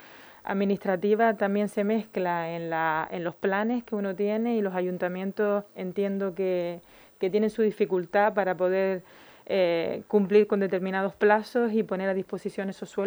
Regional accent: Pájara, Canary Islands, Spain; yo soy de Pájara, soy de Emborrojable y lo he vivido

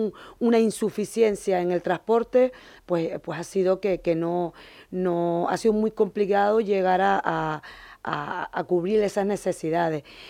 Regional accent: Morro Jable, Canary Islands, Spain; yo he sido estudiante, encima soy de Morro y he cogido la guagua muchísimas veces para venir a estudiar al instituto.

